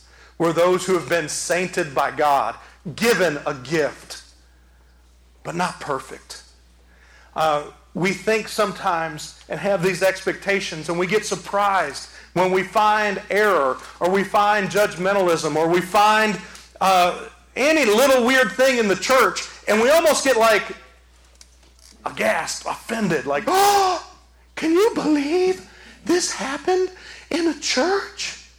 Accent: Detroit, Michigan, United States; And me and my buddy, we're from Detroit. Detroit is a big city when you compare it to Grenada, but it's not a big city when you compare it to New York.

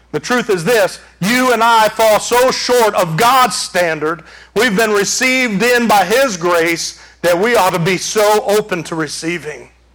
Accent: Detroit, Michigan, United States; I grew up in Detroit in a predominantly Mexican part of town.

